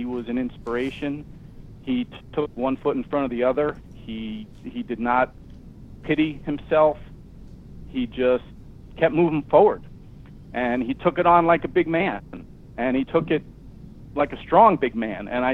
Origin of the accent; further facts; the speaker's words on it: New York City, New York, United States; born there; I guess I'll start about 50 years ago when I was born in New York City in the Bronx.